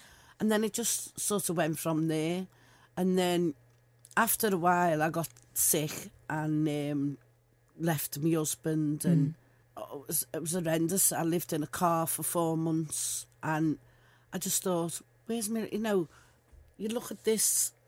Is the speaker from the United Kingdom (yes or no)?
yes; Liverpool, North West England, United Kingdom; And we got him a little wheelie bin, which is I'm wheelie from Liverpool.